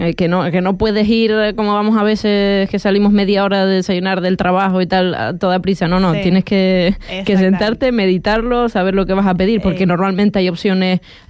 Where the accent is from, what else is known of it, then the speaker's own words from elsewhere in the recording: Las Heras, Argentina; porque yo soy de Las Hares.